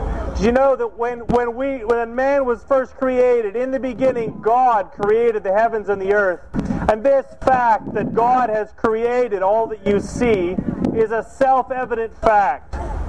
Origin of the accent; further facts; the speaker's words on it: Canada; because I came from Canada, we have thousands and thousands of laws